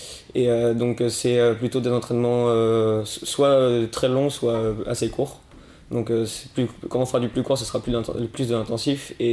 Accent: Château-Gontier, Pays de la Loire, France; now in Toulouse, France; j'ai 18 ans. Je suis originaire de Château-Gontier et je fais du roller de vitesse au club de Château-Gontier. Et actuellement, je fais mes études sur Toulouse

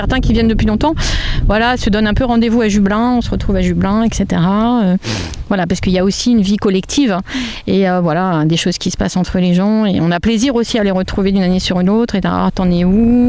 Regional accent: Saint-Denis, Île-de-France, France; Donc, je suis dionysienne. Donc, je suis née à Saint-Denis, dans la banlieue parisienne

